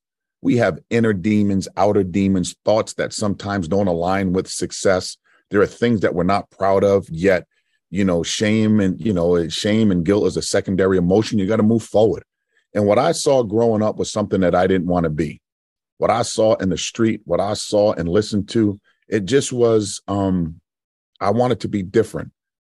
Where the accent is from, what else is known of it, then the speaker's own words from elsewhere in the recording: Providence, Rhode Island, United States; I get it. I'm home too. I'm from Providence.